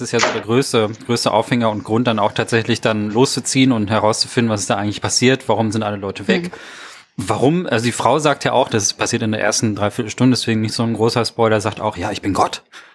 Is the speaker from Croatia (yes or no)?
no; Germany; Und als Deutscher ist man dann so, naja.